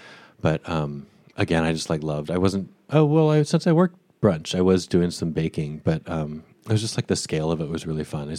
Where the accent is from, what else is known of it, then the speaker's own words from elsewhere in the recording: Boise, Idaho, United States; moved away as an adult; Yeah, I grew up in Boise, Idaho, from where I was born through age 18 when I left for college.